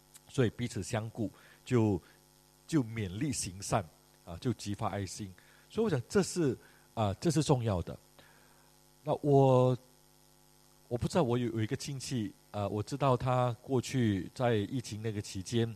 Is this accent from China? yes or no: no; Malaysia; now in Singapore; 我离开马来西亚来到新加坡，这是我的游子的经历但是在新加坡落地生根已经是在这里成为公民，在这里居住，在这里结婚生孩子